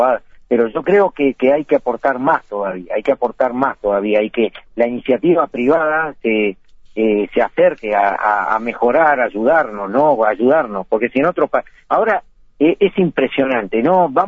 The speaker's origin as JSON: {"language": "Spanish", "country": "Uruguay", "said": "para hacerle ver a los jóvenes que acá como uruguayos podemos ser grandes"}